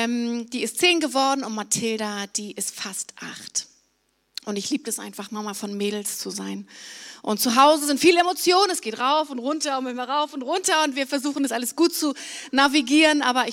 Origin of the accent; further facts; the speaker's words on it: Flensburg, Schleswig-Holstein, Germany; Ich komme aus Flensburg